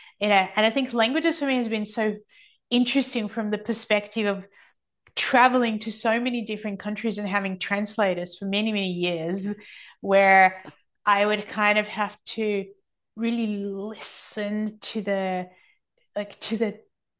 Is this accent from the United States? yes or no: no; Belarus; born there; English is a second language; I was born in Belarus, so he ended up learning Russian, and we did have Belarusian, but at that time everybody spoke Russian